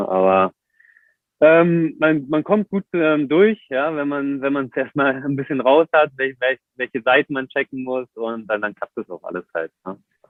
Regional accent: Berlin, Germany; Dazu kommt, ich bin natürlich in Berlin aufgewachsen, da gab es noch zu der Zeit überhaupt gar keine Surfer.

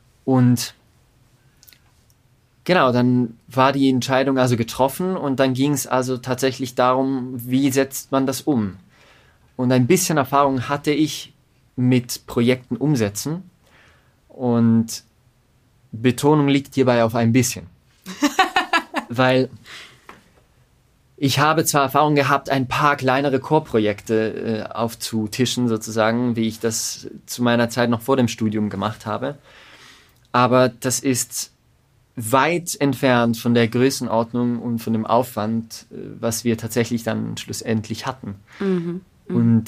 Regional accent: Lugano, Ticino, Switzerland; now in Lucerne, Switzerland; ich komme ursprünglich aus Lugano und studiere jetzt oder habe mittlerweile 6 Jahre hier in Luzern studiert

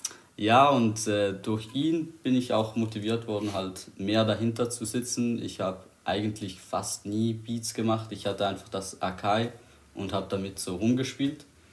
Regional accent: Switzerland; Wir kommen aus der Schweiz und nicht aus den Bronx.

